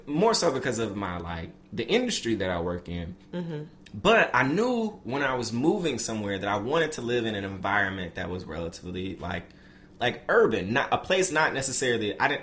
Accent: Memphis, Tennessee, United States; I'm from Memphis. I'm from North Memphis.

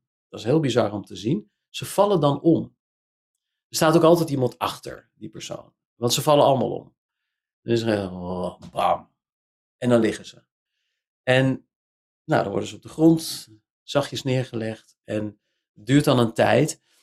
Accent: Netherlands; jij bent donker, ik ben licht, jij bent moslim, ik ben christen, jij bent Afrikaan, ik ben Nederlander, dat was er allemaal helemaal niet meer

